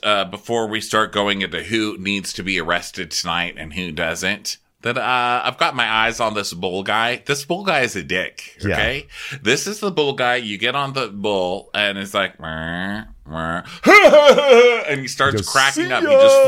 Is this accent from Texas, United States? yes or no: yes; Texas, United States; Yeah, I grew up in Texas, so I hate this whole thing.